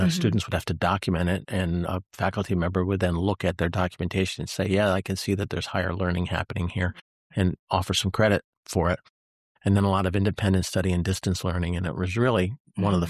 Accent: Elizabethtown, New York, United States; From Elizabethtown, New York

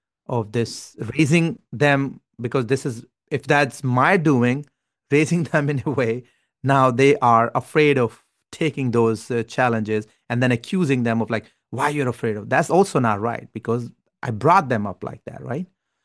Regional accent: Pakistan; English is a second language; I'm Pakistani immigrant.

